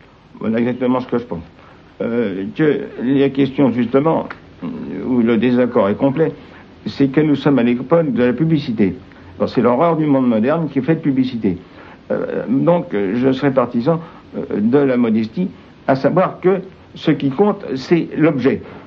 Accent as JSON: {"language": "French", "town": "Courbevoie", "region": "Île-de-France", "country": "France", "tie": "born there", "said": "Je suis né à Courbevoie-Seine, Rampe du Pont, le 27 mai 1894."}